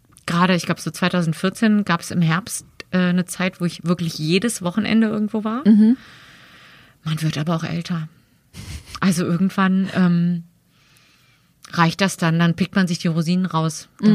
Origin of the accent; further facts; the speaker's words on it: Berlin, Germany; ich glaube, dass ich auch aus einem anderen Berlin komme, als du vielleicht als zugezogene Berlin wahrgenommen hast. Ich komme halt aus dem West-Berlin